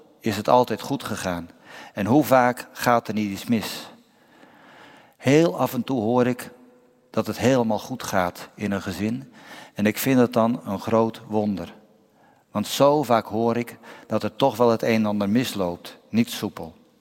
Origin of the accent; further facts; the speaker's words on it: Alblasserdam, South Holland, Netherlands; Nu kom ik uit Alblasserdam en mijn moeder die hoorde het een en ander